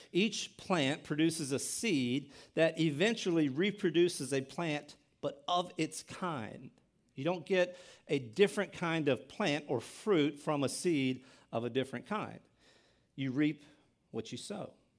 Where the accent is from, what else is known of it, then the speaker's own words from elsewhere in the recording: Delaware, United States; It's a beautiful drive up the Eastern Shore to where I grew up in Southern Delaware.